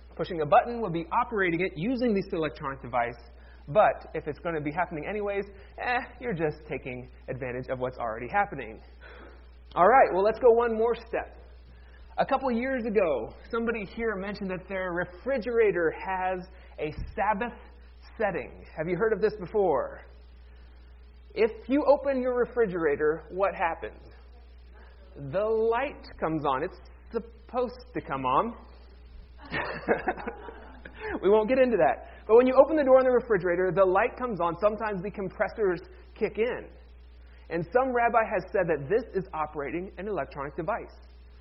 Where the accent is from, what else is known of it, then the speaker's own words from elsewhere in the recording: Ohio, United States; I grew up very near Amish country in Ohio.